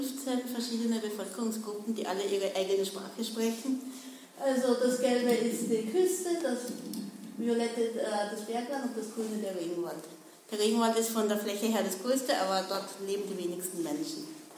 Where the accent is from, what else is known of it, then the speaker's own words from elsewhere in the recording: Prinzendorf, Lower Austria, Austria; ich komme aus Prinzendorf, Javier kommt aus Ecuador. Und wir haben einige Jahre in der Nähe von Salzburg gewohnt